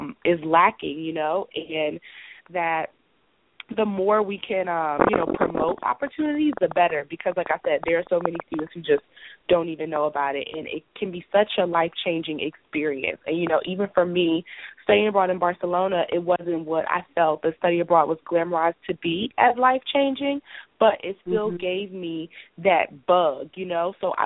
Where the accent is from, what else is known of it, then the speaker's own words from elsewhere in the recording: Philadelphia, Pennsylvania, United States; So as you kind of mentioned in the bio, I'm originally from Philadelphia.